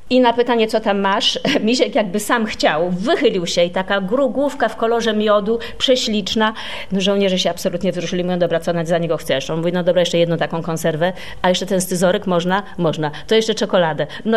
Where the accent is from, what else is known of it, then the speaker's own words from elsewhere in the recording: Sopot, Pomeranian Voivodeship, Poland; born there; Ja jestem sopocianką z urodzenia.